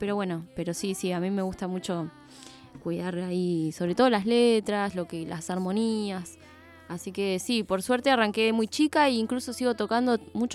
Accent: Ramos Mejía, Buenos Aires Province, Argentina; Nosotros somos de Ramos, de zona oeste.

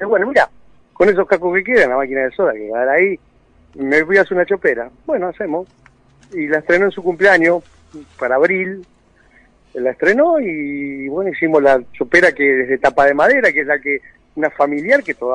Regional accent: Sarandí, Buenos Aires Province, Argentina; En realidad, todavía seguimos estando en Partido Avellaneda. Estamos en Sarandí, que es donde somos oriundos, nosotros somos de Sarandí.

